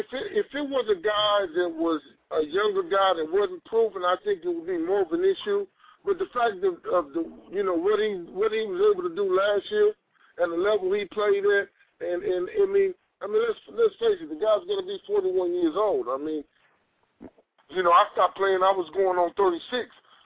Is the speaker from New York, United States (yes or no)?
no; Pine Bluff, Arkansas, United States; Well, you know, growing up in Arkansas at the time, you know, in my situation, I started playing football at a real young age